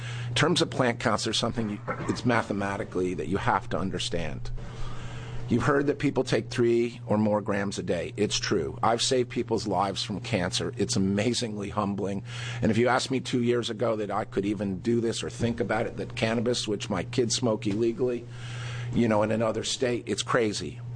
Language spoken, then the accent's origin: English; Bend, Oregon, United States; I'm from Bend, Oregon. I'm a dispensary owner in Bend.